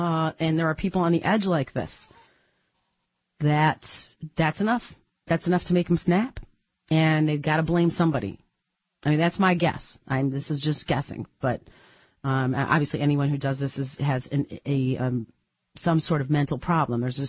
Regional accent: Detroit, Michigan, United States; I'm from Detroit. I'm proud of saying that, right?

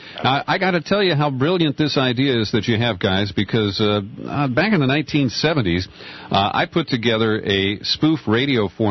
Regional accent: Ohio, United States; moved away; I grew up in Ohio, and I left because that wind was just not coming.

